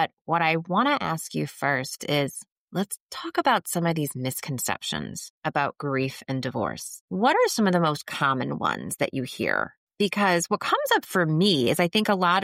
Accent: Texas, United States; I was raised in Texas. So your y'alls are landing in a very comfortable place for me.

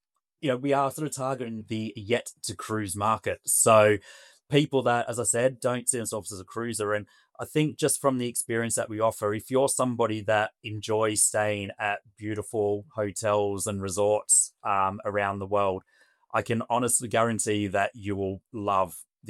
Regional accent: Australia; now in United Kingdom; I'm not originally from here, from the UK. So I'm originally from Australia.

